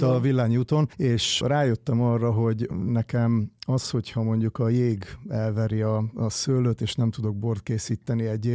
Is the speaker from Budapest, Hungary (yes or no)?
no; Kópháza, Győr-Moson-Sopron, Hungary; also born or lived in Miskolc; Miskolcon születtem egyébként, de egy évesen visszakerültünk, vagy másfél évesen kerültem vissza Kópházára Sopron mellett egy kis faluba.